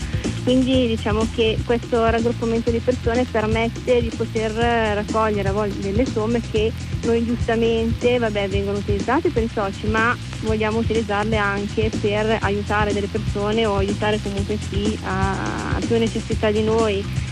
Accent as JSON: {"language": "Italian", "town": "Novara", "region": "Piedmont", "country": "Italy", "said": "noi siamo di Novara, quindi nelle zone intorno a Novara ci sono delle realtà"}